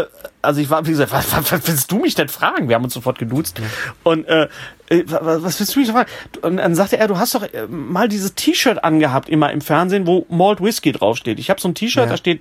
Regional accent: North Rhine-Westphalia, Germany; Ich komme aus dem Ruhrgebiet, ich sage immer Gedeck.

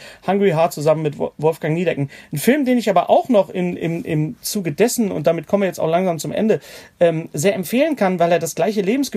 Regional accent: North Rhine-Westphalia, Germany; ich komme ja aus dem Ruhrgebiet, wir sind ja alles Malocher, weißt du, Arbeiter

